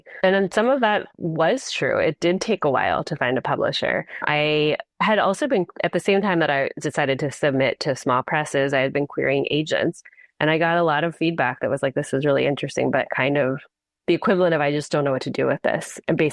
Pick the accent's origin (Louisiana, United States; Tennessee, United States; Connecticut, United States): Louisiana, United States; New Orleans; just as a Jewish kid, especially a Jewish kid growing up in New Orleans, where we were sort of the clear minority.